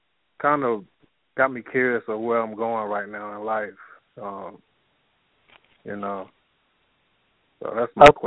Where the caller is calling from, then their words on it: North Carolina, United States; from North